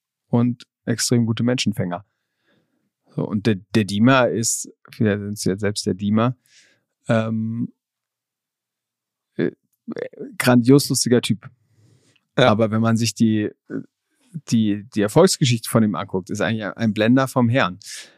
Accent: Hamburg, Germany; Als Hamburger würde ich mich da nicht so weit aus dem Fenster lehnen

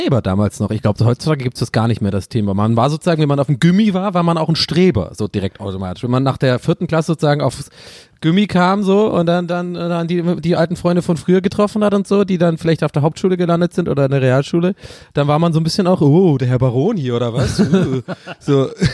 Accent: Tübingen, Baden-Württemberg, Germany; Also das waren dann bei uns in Tübingen zumindest dann schon auch die härteren Leute

